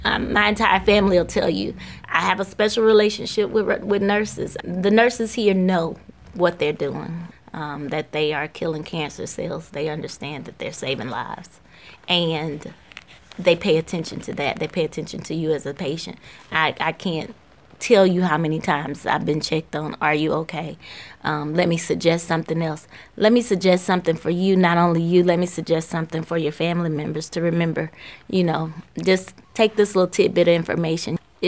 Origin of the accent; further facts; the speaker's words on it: Atlanta, Georgia, United States; Atlanta, Georgia.